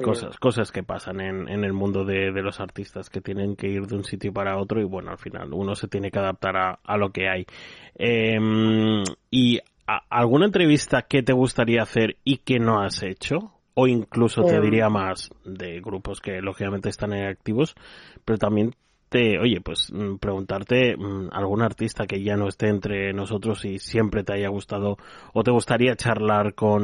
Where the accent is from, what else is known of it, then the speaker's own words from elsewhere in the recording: Catalonia, Spain; sobre todo los que somos catalanes